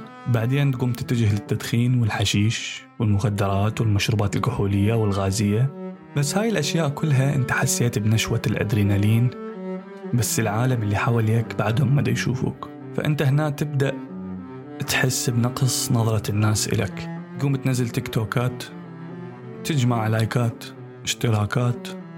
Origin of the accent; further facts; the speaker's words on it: Iraq; لذلك بصفتي عراقي على هذا البودكاست من حقي أتساءل